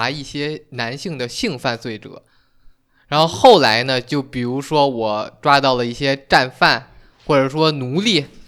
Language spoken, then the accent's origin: Chinese; Langfang, Hebei, China; 我是河北廊坊的，就是我们在北京的隔壁。